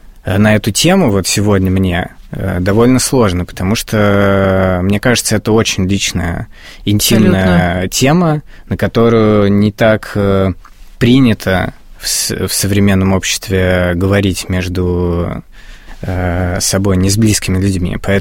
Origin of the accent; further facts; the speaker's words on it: Moscow, Russia; я родился в Замоскворечье и вырос. И при этом учился в Спас-Песковском переулке, в школе имени Поленова.